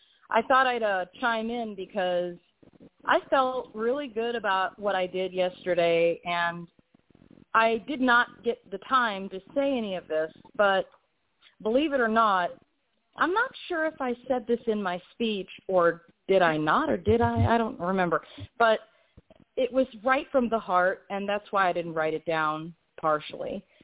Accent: Florida, United States; also born or lived in Orlando; Florida connection is that I was born in Orlando and grew up in Brevard County. I grew up in probably the worst county in Florida.

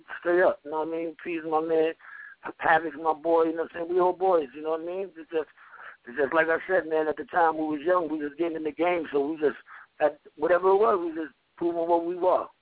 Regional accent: Queens, New York, United States; I'm from Queens, so I had to look at it like that.

